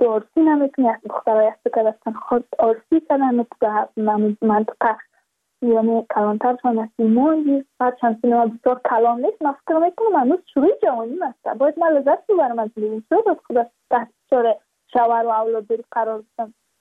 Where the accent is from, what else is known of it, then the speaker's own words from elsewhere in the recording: Badakhshan, Afghanistan; چون ما از بدخشان هستیم